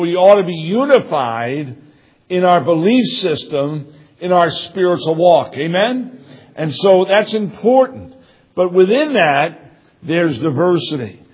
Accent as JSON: {"language": "English", "town": "Brooklyn", "region": "New York", "country": "United States", "tie": "born there", "said": "I was born in Brooklyn."}